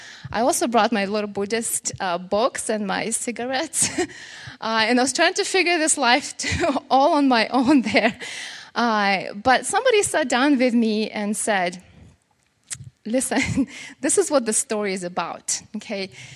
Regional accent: Russia; English is a second language; I grew up in Russia. I was born there, and I grew up back in the day when people there were still building a perfect society without God. This was an atheist society

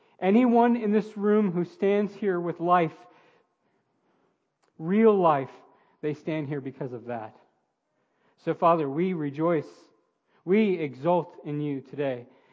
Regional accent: Florida, United States; if you don't know this, I'm from Florida, and Florida is the terrain.

